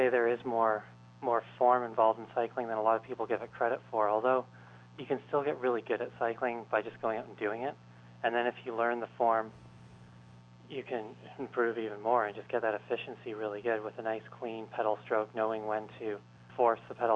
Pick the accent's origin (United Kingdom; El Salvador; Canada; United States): Canada; And as you know, growing up in Canada, most people start skating at around 5 or so